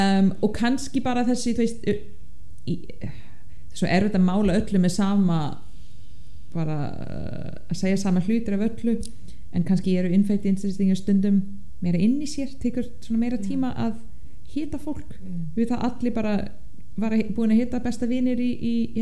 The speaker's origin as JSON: {"language": "Icelandic", "town": "Ottawa", "region": "Ontario", "country": "Canada", "tie": "born or raised there", "lives_now": "Iceland", "said": "þú veist Ottawa höfuborgin það sem ég er ólst upp"}